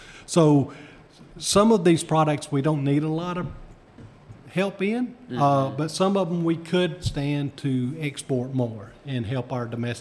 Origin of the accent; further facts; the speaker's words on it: Alabama, United States; I grew up in North Alabama, and there were two cotton gins within 3 miles of my house.